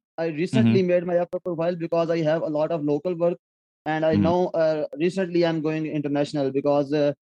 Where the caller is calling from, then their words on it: Jhelum, Punjab, Pakistan; English is a second language; I'm from Punjab right now. Punjab is a continent, and I live in Jhelum city.